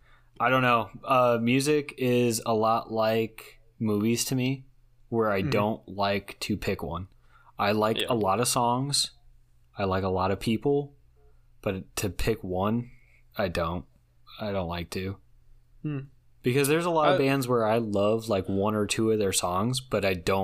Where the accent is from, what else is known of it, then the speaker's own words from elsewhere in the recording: Chicago, Illinois, United States; I grew up in the Chicago area. It's just one of those things. You grow up here, you have it